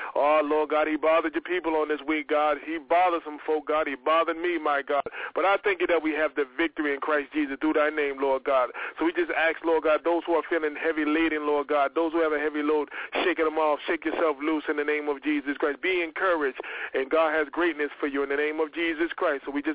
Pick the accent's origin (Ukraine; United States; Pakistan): United States; Boston, Massachusetts; he's coming by way of Boston, Massachusetts, my hometown, amen.